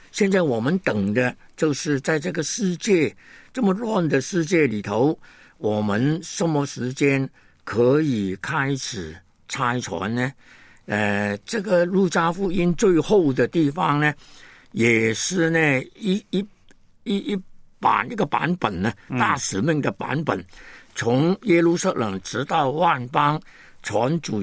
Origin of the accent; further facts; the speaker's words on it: Hong Kong; 我最小孩子的时间呢曾经走烂，但是呢后来还是回到香港。那回到香港长大的时间呢，其实我跟神州大地的老百姓是没有什么联系了